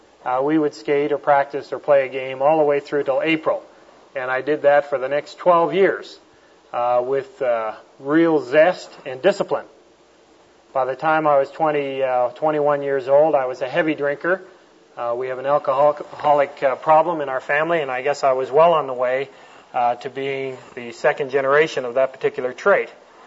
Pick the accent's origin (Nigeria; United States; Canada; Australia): Canada; Toronto, Ontario; Nancy and I were both born and raised in Toronto, Ontario, Canada